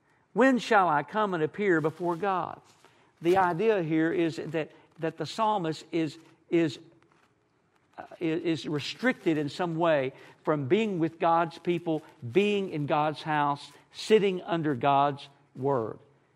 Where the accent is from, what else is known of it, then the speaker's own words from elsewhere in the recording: Texas, United States; The truth is, I grew up in East Texas